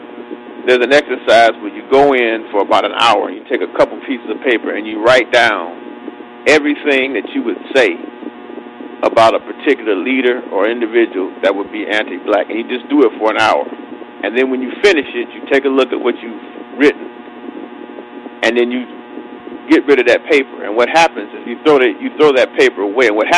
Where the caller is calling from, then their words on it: Detroit, Michigan, United States; I'm calling from Detroit, Michigan.